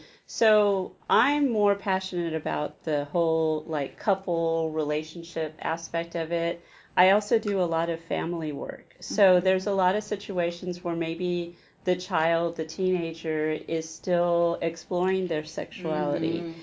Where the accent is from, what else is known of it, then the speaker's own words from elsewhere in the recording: San Antonio, Texas, United States; now in Katy, United States; originally I'm from San Antonio, moved to Katy, gosh, I guess now 10, 11 years ago